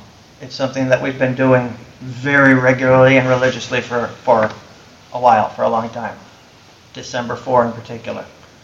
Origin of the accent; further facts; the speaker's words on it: Muskegon, Michigan, United States; I grew up in Muskegon, Michigan. It's a small county in western Michigan, right on the lake, right on Lake Michigan. Population 150,000.